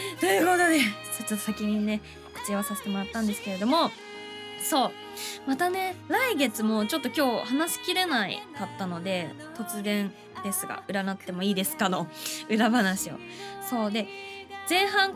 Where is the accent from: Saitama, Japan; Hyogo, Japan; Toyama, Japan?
Saitama, Japan; こちらは私の地元さいたま市南浦和、京浜東北線とか武蔵野線で、行ける場所で JR ね